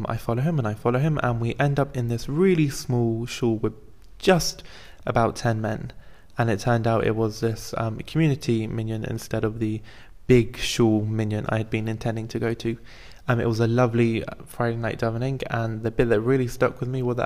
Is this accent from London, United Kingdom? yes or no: yes; London, United Kingdom; and I am from London.